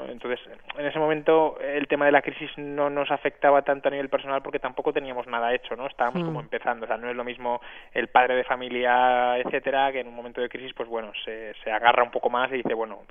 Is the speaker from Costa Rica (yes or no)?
no; Huesca, Aragon, Spain; now in Zaragoza, Spain; nosotros somos de Huesca